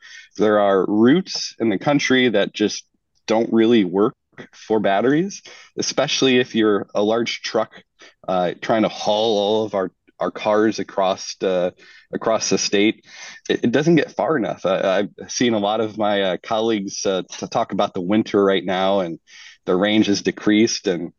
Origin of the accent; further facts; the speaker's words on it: Ohio, United States; Actually, in my home state of Ohio, there's a tremendous retooling happening right now.